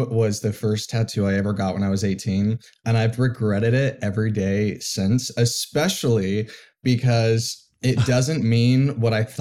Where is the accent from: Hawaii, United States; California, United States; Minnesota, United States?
California, United States; Temecula; also born or lived in Vermont; I grew up in, born in Vermont, grew up in SoCal. I grew up mostly in Temecula, which is in between San Diego and Los Angeles for people who aren't familiar.